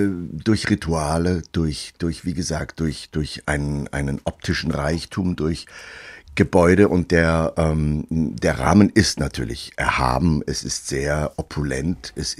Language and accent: German; Northern Germany, Germany; Ich bin leidenschaftlich im Norden aufgewachsen mit Meer, mit Wind und Meer.